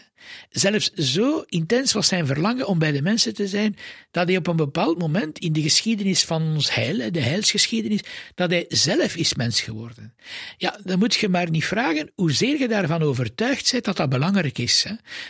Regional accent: Leuven, Flemish Brabant, Belgium; als geboren Leuvenaar moest ik naar het college in Leuven en moest ik naar het seminarie in Leuven. Ik mocht niet op kot gaan. Ik had de wereld niet ontdekt, want de wereld was Leuven.

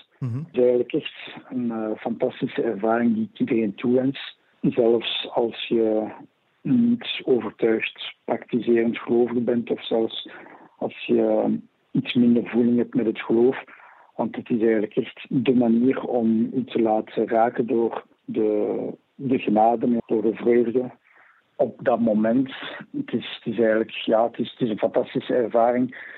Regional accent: Antwerp, Belgium; Ik ben 27 jaar. Ik kom uit Antwerpen. Ik heb het genoegen om eigenlijk uit een katholiek gezin te komen.

